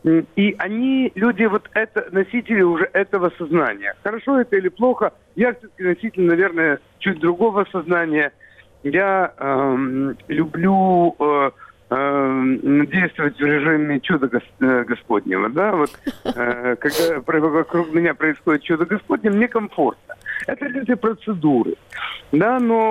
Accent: Odesa, Odesa Oblast, Ukraine; Я одессит, но она используется очень часто как альтернатива, потому что я украинец, с этим надо как-то вот что-то делать. Но я одессит, это все равно я одессит.

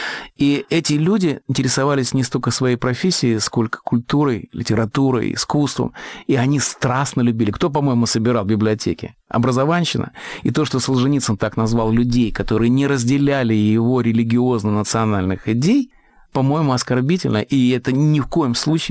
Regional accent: Riga, Latvia; поскольку мы с вами выросли в Риге, а Рига – город кривой, Рига – город средневековый

